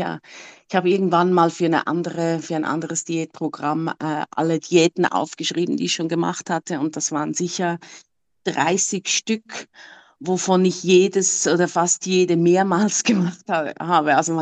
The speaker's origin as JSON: {"language": "German", "country": "Switzerland", "said": "ich bin 54, ich komme aus der Schweiz"}